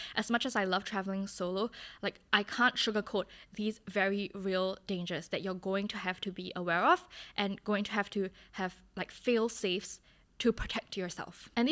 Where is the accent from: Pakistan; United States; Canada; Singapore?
Singapore; I'm literally telling you, I'm from Singapore and we speak English.